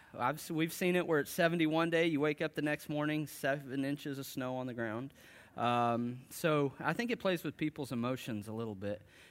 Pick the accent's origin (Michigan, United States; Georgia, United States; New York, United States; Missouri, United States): Missouri, United States; because I was from Southwest Missouri.